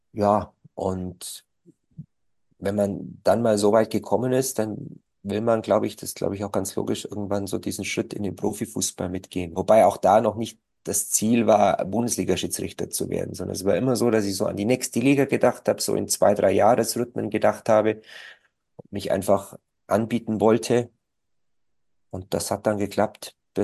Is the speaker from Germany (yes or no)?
yes; Bavaria, Germany; ich bin im Bezirk Schwaben groß geworden.